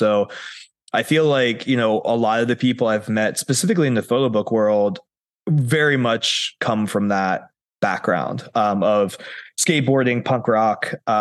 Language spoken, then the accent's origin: English; Wheeling, West Virginia, United States; also born or lived in Montana / Soviet Union; I was born in Montana originally, then I moved to the Soviet Union, and I did most of my growing up though in West Virginia, but it was like coal country area. So like Wheeling